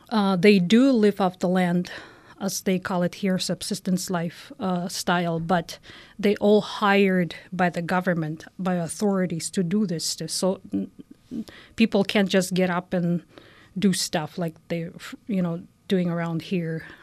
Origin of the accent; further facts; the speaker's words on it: Russia; I decided to move back to Russia for good. Back in 2012, I think. And I lived there in my hometown for a couple of years, but I just had to come back.